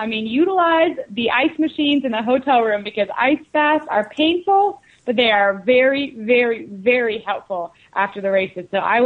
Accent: Florida, United States; I guess I'm from Florida, so I don't have that whole family

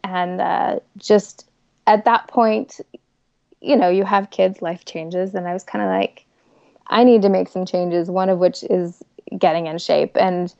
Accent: California, United States; But growing up here, we had, like, our churc

